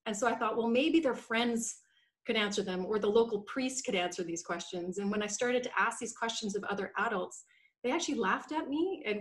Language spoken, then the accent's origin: English; Canada; born there; So I was born in Canada. I currently live in Vancouver in beautiful British Columbia. And I'm situated between the ocean and a mountain.